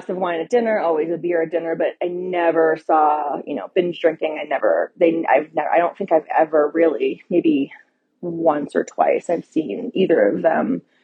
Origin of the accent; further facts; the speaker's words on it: New England, United States; Well, so I'm from New England. I'm from a really small town in New England.